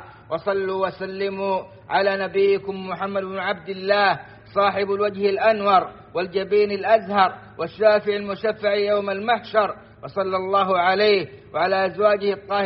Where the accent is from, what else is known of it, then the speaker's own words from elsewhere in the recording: Saudi Arabia; اللهم أدم على بلادنا السعودية أمنها وإيمانها واستقرارها